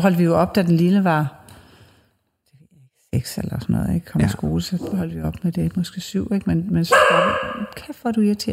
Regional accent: Søllerød, Capital Region of Denmark, Denmark; Og det gør den jo også hjemme, der hvor jeg kommer fra.

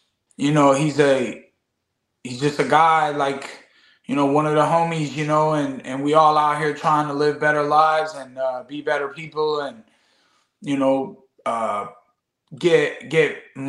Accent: Flint, Michigan, United States; also born or lived in Florida; I was born in Flint, Michigan, and I was raised in a little bit of Flint, a little bit of Florida.

